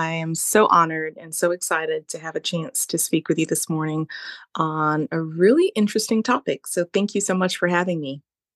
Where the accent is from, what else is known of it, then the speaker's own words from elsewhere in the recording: Montego Bay, Saint James, Jamaica; moved away as an adult; now in United States; So in full disclosure, I am originally from Jamaica, actually Montego Bay.